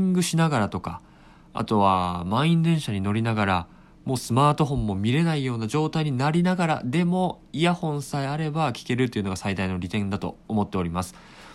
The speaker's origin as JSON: {"language": "Japanese", "town": "Itabashi", "region": "Tokyo", "country": "Japan", "said": "出身は東京都の板橋区です。"}